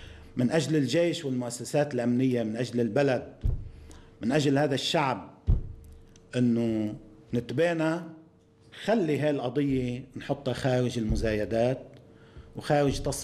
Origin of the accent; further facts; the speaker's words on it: Lebanon; خلينا نجي نقول نحن كلبنانيين جميعا